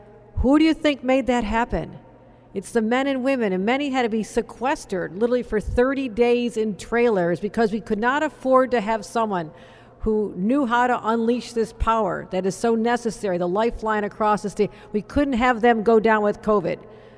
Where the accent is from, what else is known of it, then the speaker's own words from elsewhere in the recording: New York, United States; it's such a point of pride for me to know that in my home state of New York, we have been leading the way for generations.